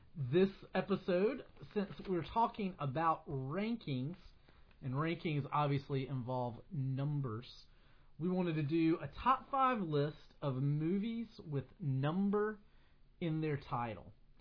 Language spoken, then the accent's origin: English; Alabama, United States; we're from Alabama. Can't tell.